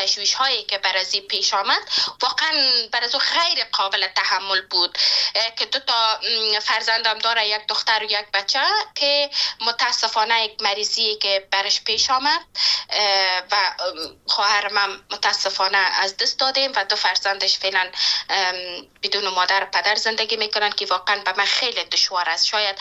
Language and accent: Persian; Panjshir, Afghanistan; born there; جایی که من زادگاهم است